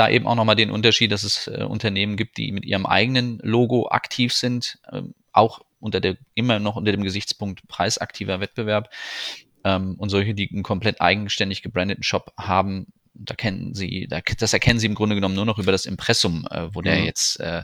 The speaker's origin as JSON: {"language": "German", "town": "Nienburg", "region": "Lower Saxony", "country": "Germany", "tie": "born there", "lives_now": "Karlsruhe, Germany", "said": "Bin geboren also, in Nienburg bei Hannover."}